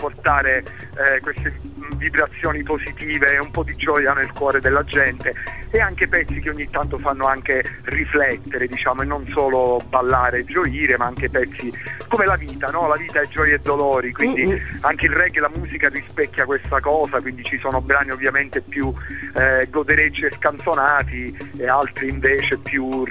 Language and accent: Italian; Sicily, Italy; now in Florence, Italy; a Firenze, che è il posto dove io vivo, anche se né io che arrivo dalla Sicilia né tutto il resto della band sono fiorentini, però sì, siamo residenti qui da molti anni. Io mi sono trasferito alla Sicilia negli anni 90